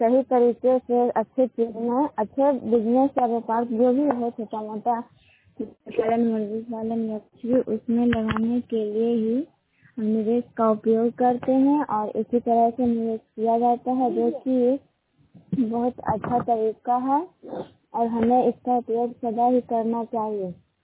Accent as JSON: {"language": "Hindi", "region": "Bihar", "country": "India", "said": "धर्मनामा है, जिला नालंदा, मैं नूरपुरा प्रखंड से हूँ।"}